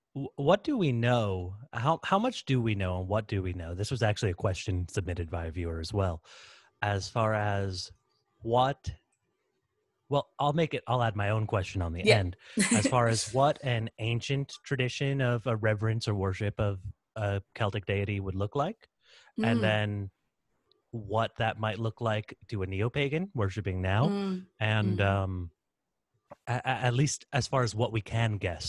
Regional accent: Texas, United States; So I'm American Texan, but of Irish heritage and actually dual citizenship

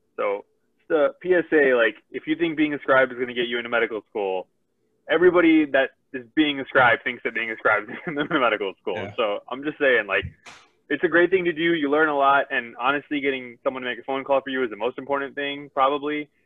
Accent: Abilene, Texas, United States; Yeah, I grew up in Abilene, Texas. It's a small town.

